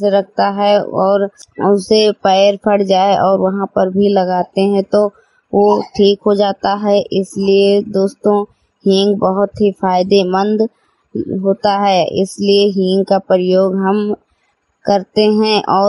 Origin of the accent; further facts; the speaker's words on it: Hariyarpur, Uttar Pradesh, India; मैं हरियरपुर गांव जिला सरवस्ती की रहने वाली हूं।